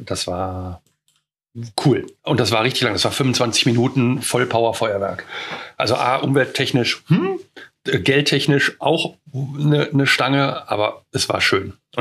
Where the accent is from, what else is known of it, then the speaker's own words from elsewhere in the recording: North Rhine-Westphalia, Germany; Also Neandertal ist ja bei uns um die Ecke. Also ich sage mal, ich bin ja, wenn einer fragt, wo ich herkomme, sage ich immer, Nähe Neandertal. Ja. Das ist ja Luftlinie 7 Kilometer hier von mir.